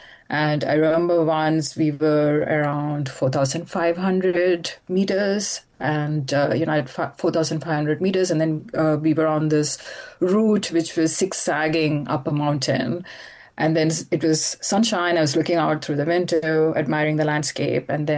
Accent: India; even though I grew up in India and we do have that different relationship with the landscape

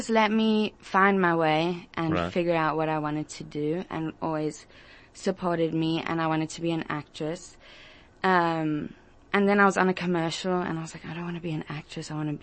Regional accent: South Africa; I grew up in South Africa my whole life.

